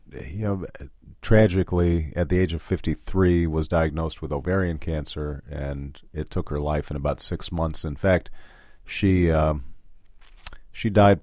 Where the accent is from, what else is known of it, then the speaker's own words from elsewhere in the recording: Jakarta, Indonesia; growing up in Jakarta, which was a fascinating place for a six-year-old boy to grow up